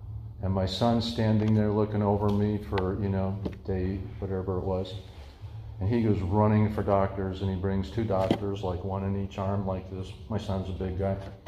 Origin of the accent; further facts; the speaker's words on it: Wisconsin, United States; I was raised in Wisconsin, Lutheran church, and we had that kind of stuff.